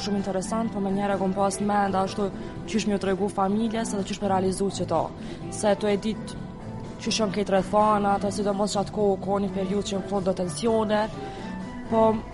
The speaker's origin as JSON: {"language": "Albanian", "country": "Kosovo", "said": "prej a kisha mbjetu në si Kosovar në Beograd"}